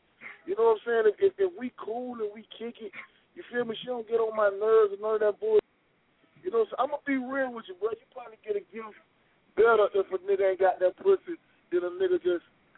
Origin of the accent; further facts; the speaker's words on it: Panama City, Florida, United States; also born or lived in Orlando; I was born in Orlando, but I'm still from Panama.